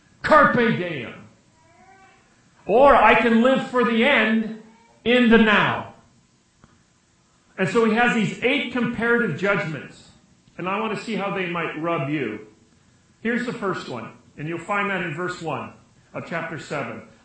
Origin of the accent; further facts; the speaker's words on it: Santa Barbara, California, United States; I grew up in Santa Barbara. We have fiestas.